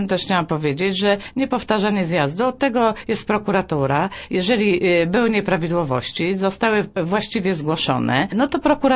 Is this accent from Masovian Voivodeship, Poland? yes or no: no; Głogów, Lower Silesian Voivodeship, Poland; ja jestem z Głogowa